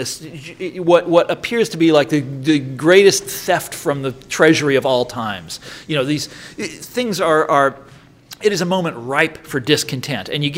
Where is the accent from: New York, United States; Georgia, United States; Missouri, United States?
Missouri, United States; Kansas City; This I mean, I'm from Kansas City, as you know.